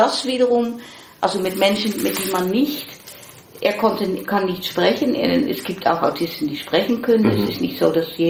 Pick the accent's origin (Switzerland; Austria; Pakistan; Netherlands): Netherlands; German is a second language; ich komme ja aus Holland